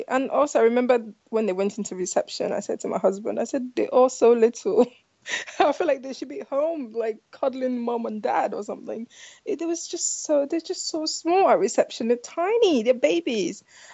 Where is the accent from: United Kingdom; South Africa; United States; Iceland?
United Kingdom; We are British, but of African descent. To be specific, we're Nigerians.